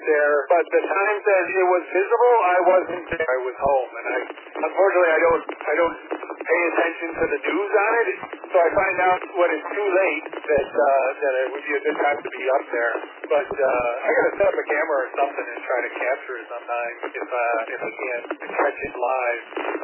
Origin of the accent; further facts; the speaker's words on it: Henrietta, New York, United States; Yes, I am born and raised in Henrietta. I've lived in Henrietta all but 3 years of my life. I'm close to my folks who still live in Henrietta. So, I mean, it's not the perfect town, but it's my hometown. So I was born there